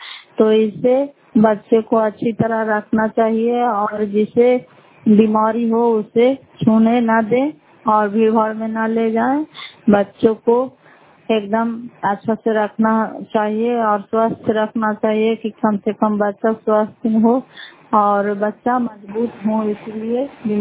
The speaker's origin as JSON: {"language": "Hindi", "town": "Fatehpur", "region": "Bihar", "country": "India", "said": "घर फतेहपुर, पंचायत मकरौता, जिला नालंदा, करा कचरा की निवासी हूँ।"}